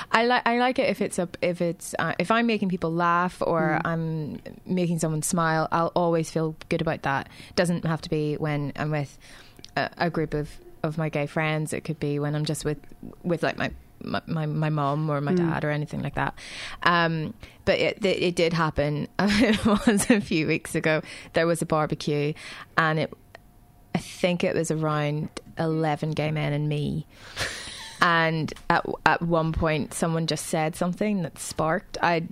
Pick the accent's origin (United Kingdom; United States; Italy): United Kingdom; Northern Ireland; now in Australia; I'm from Northern Ireland, and I've only been in Australia for 6 months